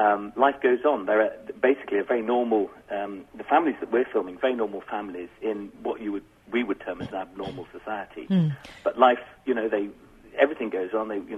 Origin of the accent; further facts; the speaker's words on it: England, United Kingdom; I grew up in England